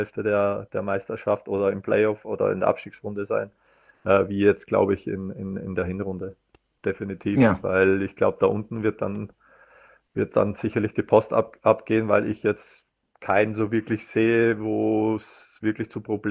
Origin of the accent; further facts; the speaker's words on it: Austria; wir als Österreicher